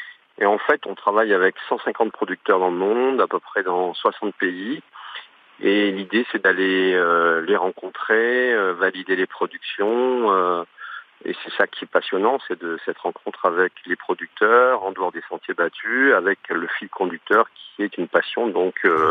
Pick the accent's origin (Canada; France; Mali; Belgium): Mali; j'ai passé mon enfance au Mali.